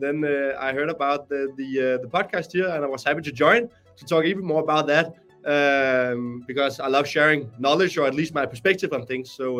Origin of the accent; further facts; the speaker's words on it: Copenhagen, Capital Region of Denmark, Denmark; English is a second language; I've been working with the SEO for almost 10 years. And I'm from Copenhagen in Denmark.